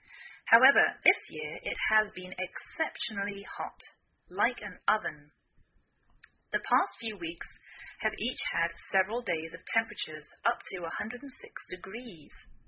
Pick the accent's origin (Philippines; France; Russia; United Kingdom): United Kingdom; England; now in United States